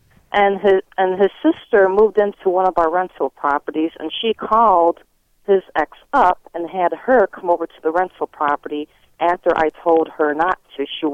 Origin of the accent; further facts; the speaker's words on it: Toledo, Ohio, United States; I'm from Toledo, Ohio.